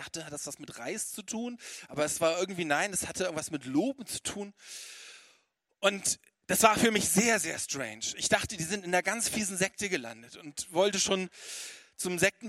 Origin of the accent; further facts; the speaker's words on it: Hamburg, Germany; Ich komme aus der Hansestadt Hamburg, dort bin ich aufgewachsen